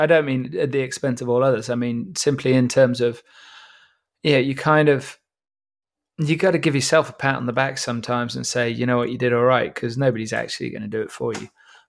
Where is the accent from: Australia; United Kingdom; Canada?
United Kingdom; England; me particularly being English and being particularly crap with other languages